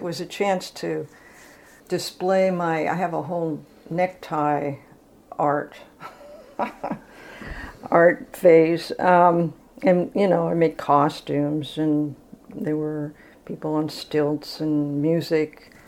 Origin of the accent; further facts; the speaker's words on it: Palo Alto, California, United States; I grew up in Palo Alto. I went to Berkeley and got together with Gary there.